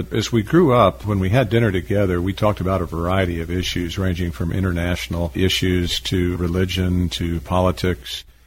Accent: Norman, Oklahoma, United States; From the time we were younger, we were always in Sunday school, and it was an important part of my growing up in Norman.

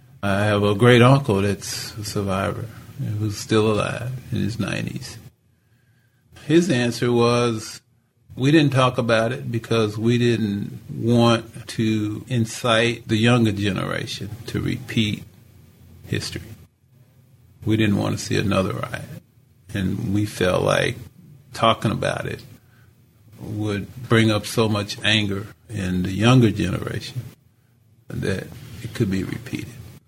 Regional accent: Tulsa, Oklahoma, United States; also born or lived in Buffalo; moved back to Tulsa in 81, took a job in cable.

